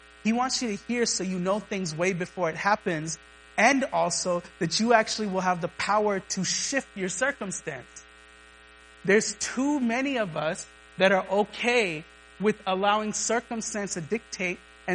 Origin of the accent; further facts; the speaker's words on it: Pasadena, California, United States; Okay, well, do you know the reason why I grew up in Pasadena?